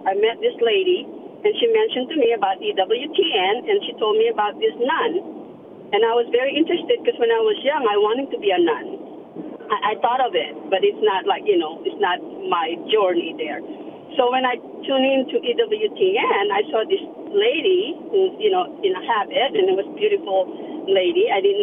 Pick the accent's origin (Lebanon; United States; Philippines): Philippines; Yes. I'm born Catholic because I'm Filipino, first of all.